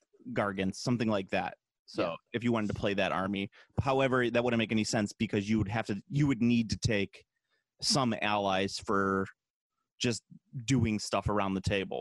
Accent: United States; That's because I'm American and I understand taste buds.

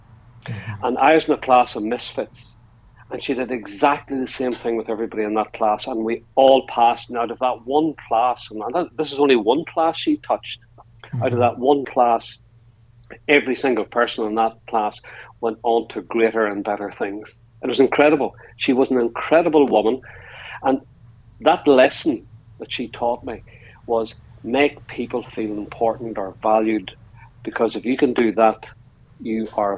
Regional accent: Markethill, Northern Ireland, United Kingdom; I was brought up, I'm a culture, really, because I was brought up in the middle of the countryside, outside a village called Market Hill.

